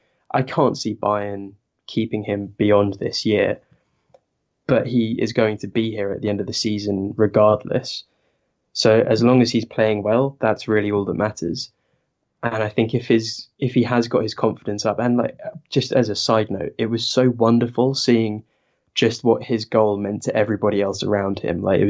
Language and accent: English; England, United Kingdom; you'd think that I probably am a Chelsea fan, what with the whole being English and everything.